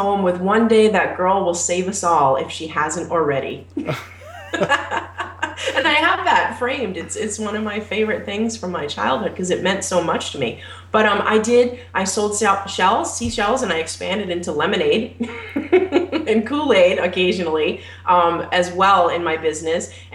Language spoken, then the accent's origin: English; Provincetown, Massachusetts, United States; I grew up in Provincetown, Cape Cod, Massachusetts, which is a small town. It's 1 mile wide and 3 miles long.